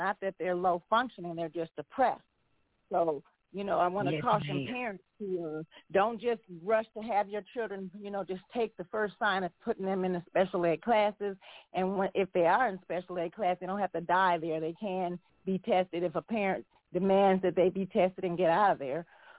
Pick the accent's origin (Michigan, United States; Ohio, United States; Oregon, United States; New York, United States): Ohio, United States; Cleveland; Well, I grew up around the Cleveland, Ohio area